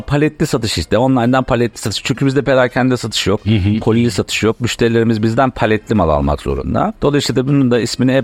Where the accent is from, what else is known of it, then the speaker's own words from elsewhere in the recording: Zonguldak, Turkey; Ben Zonguldaklıyım. Ben doğma büyüme Zonguldaklıyım.